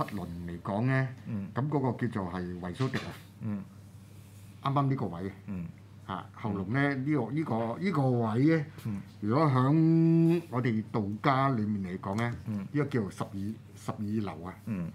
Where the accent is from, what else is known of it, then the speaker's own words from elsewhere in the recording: Guangdong, China; accent: Cantonese; 尤其是我係廣東人咧，係廣東音啊